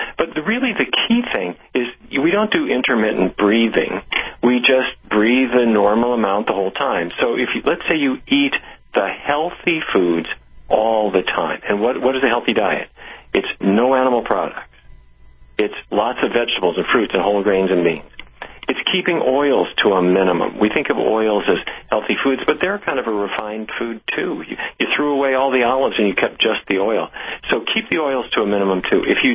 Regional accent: Fargo, North Dakota, United States; You know, I grew up in Fargo, North Dakota.

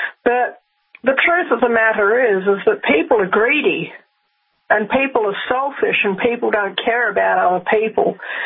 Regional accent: New Zealand; And my dad, when I was growing up in New Zealand, he was an absolutely wonderful guy.

